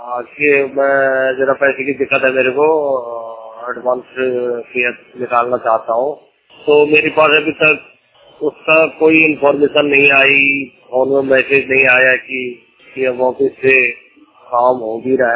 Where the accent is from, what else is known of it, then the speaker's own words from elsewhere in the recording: Uttarakhand, India; मैं बिहार कंपनी में काम करता हूँ। मैं उत्तराखंड का रहने वाला हूँ।